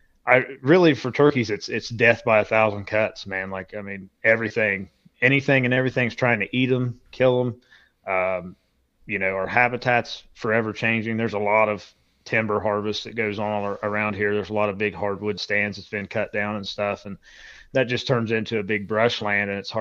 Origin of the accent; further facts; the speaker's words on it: Ohio, United States; So I'm from Southern Ohio. Was raised here pretty much all my life. Grew up, my grandpa had 160 acres in Southern Ohio and had a 2-acre pond on it.